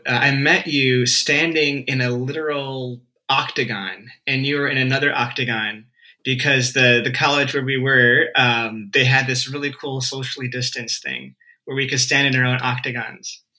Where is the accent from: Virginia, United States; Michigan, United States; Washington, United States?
Michigan, United States; Detroit; also born or lived in Anderson, Indiana / Chicago area / Ethiopia; my grandparents are from northern Mexico. I was born in Anderson, Indiana, but grew up mostly in the Detroit area.